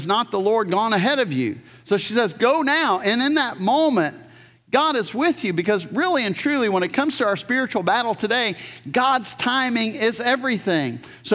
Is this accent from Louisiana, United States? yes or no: yes; New Orleans, Louisiana, United States; because I'm from New Orleans, I want to say Abair there, just to let you know.